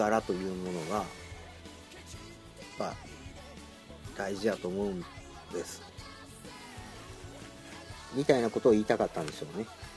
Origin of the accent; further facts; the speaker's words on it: Osaka, Japan; now in Tokyo, Japan; 僕大阪出身で東京に来たのが何歳の時やったとか何年の時やったとか